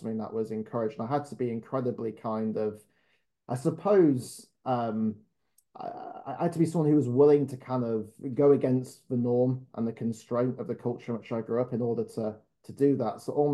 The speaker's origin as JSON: {"language": "English", "town": "Morley", "region": "Yorkshire and the Humber", "country": "United Kingdom", "tie": "born or raised there", "said": "growing up in Morley in West Yorkshire, like that wasn't something that was necessarily encouraged or understood."}